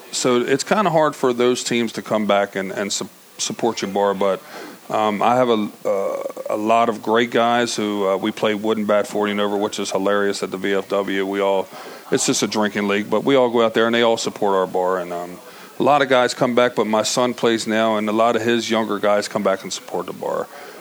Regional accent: Baltimore, Maryland, United States; Yeah, I played a lot of baseball just growing up around Baltimore Highlands. We played Morrow Park. We played Carroll Park.

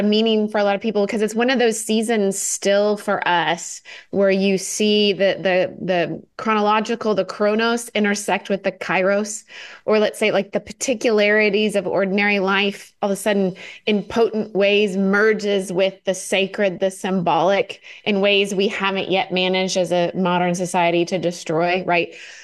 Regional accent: Oregon, United States; moved away as an adult; now in Texas, United States; So I grew up in Oregon, and then sort of I graduated college and moved to Texas, and I've spent the rest of my adult life in Texas.

